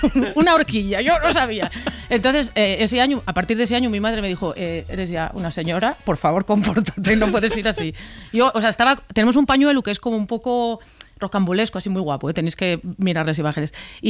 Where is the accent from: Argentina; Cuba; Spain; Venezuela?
Spain; Asturias; Yo tengo dos pueblos, ¿no? Mi pueblo de la Cuenca Minera y el pueblo de la familia de mi madre, que es la Borbolla en Llanes. Bueno, yo ahí me he visto de asturiana, de llanisca, ¿no?